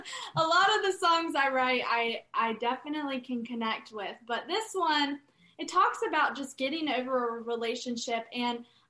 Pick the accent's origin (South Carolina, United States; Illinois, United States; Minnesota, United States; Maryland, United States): South Carolina, United States; Just with growing up in South Carolina and sticking to my country roots, I knew that country music was truly where my heart was.